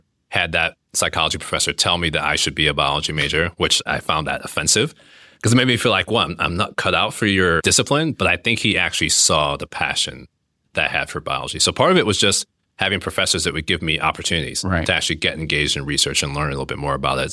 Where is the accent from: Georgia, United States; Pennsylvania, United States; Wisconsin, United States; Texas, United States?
Georgia, United States; Atlanta; Like, you know, growing up in Atlanta, one of my idols, Dominique Wilkins.